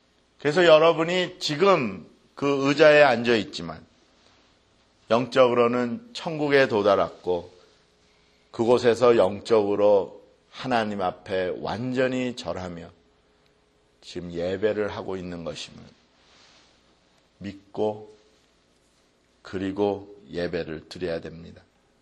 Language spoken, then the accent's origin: Korean; South Korea; 우리는 한국 사람들이라서 제가 뭐 많이 설명 안 해도 잘 알아들을 것 같은데